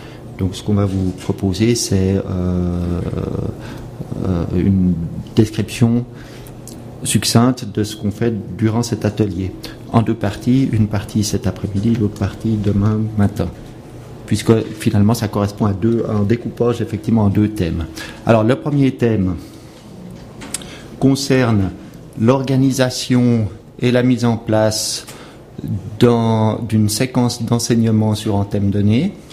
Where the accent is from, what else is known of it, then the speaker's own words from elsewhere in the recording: Switzerland; puisqu'on est suisse et puis qu'on aime bien se singulariser